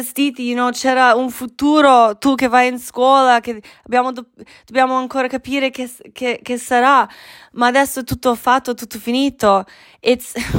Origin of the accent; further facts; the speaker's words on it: Croatia; Italian is a second language; eravamo due immigrati comunisti, lei cinese, io croata